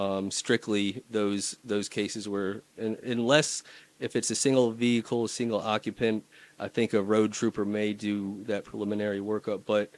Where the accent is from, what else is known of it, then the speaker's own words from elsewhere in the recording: Florida, United States; being born and raised in Palm Beach County, looking at my sheriff's office and the local agencies here in Broward and Miami-Dade